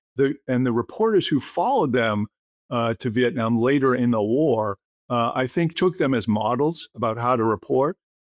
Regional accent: Massachusetts, United States; I mean, I grew up outside Boston. I'm Irish Catholic.

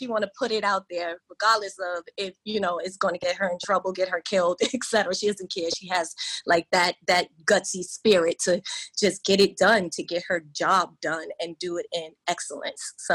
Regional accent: New York City, New York, United States; I grew up in the Bronx, a project girl, had dreams, wanted to get out.

